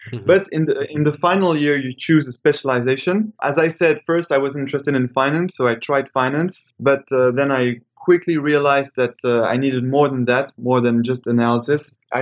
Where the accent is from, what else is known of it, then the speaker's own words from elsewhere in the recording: Paris, Île-de-France, France; I was born in Paris. I was raised in Paris as well. So I've been living nearly all my life in Paris.